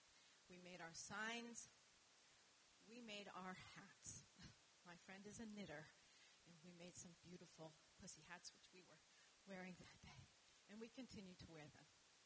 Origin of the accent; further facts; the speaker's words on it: Canada; I grew up mostly in Canada and abroad